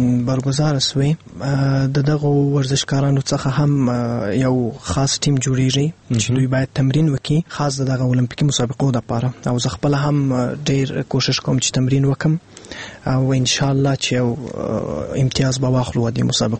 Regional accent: Afghanistan; زه د افغانستان څخه يم

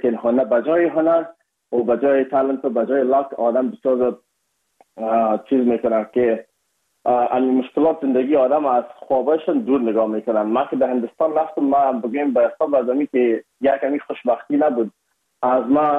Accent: Afghanistan; ما از افغانستان هستیم یکم اک لحجی و فرق داشت

